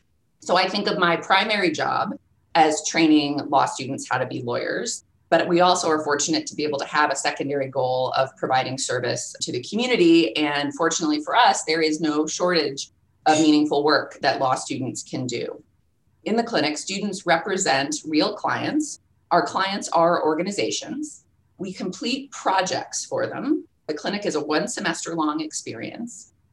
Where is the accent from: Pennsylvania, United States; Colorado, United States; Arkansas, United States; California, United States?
California, United States; but I am from the West. I'm from the desert West in Southern California, but I've spent most of my career sort of in the east of the Rockies.